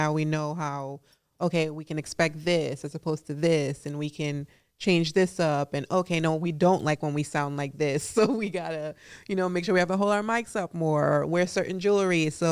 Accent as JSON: {"language": "English", "country": "St. Lucia", "tie": "born there", "said": "I was born in the Caribbean, St. Lucia, West Indies."}